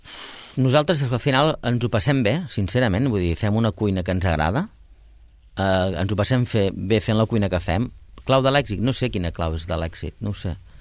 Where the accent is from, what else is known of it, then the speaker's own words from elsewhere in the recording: Catalonia, Spain; No sé què ens passa, però bueno, suposo que som els catalans.